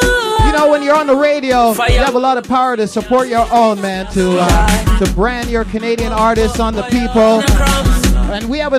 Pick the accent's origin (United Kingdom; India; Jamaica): Jamaica; Kingston; now in Toronto, California, United States; I'm Jamaican born. I come from Kingston, Jamaica, so I'm a patriot of Jamaica too.